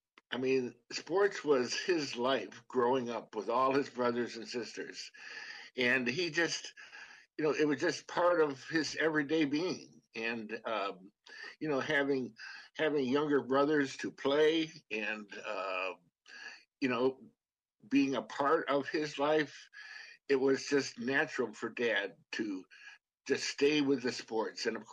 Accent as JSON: {"language": "English", "town": "Lansing", "region": "New York", "country": "United States", "tie": "born or raised there", "said": "We grew up in upstate New York. It's actually in the Finger Lakes region of New York, and just outside of Ithaca. And Ithaca, a little town called Lansing, and that's where I grew up."}